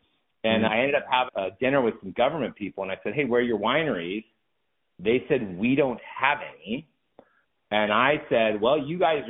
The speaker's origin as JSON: {"language": "English", "country": "United States", "said": "And being an American, when we think of the Himalayas, we think of glaciers and Yeti and, you know, Mount Everest."}